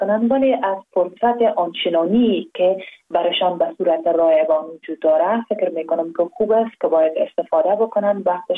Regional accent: Afghanistan; also born or lived in Pakistan; ما دوباره از افغانستان آمدیم و به وطن از پاکستان به وطن خود برگشتیم. مکتب در افغانستان تمام کردم.

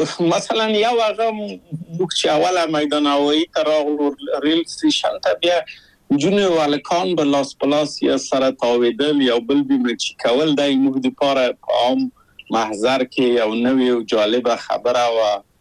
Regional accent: Kabul, Afghanistan; moved away as an adult; now in Czechoslovakia

